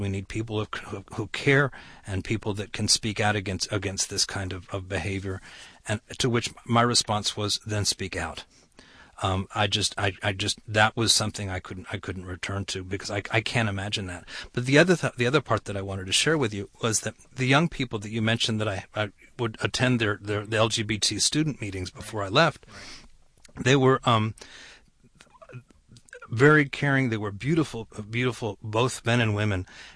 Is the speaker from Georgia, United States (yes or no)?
yes; Atlanta, Georgia, United States; and I'm originally from Atlanta. I had gone from Atlanta to Champaign, Illinois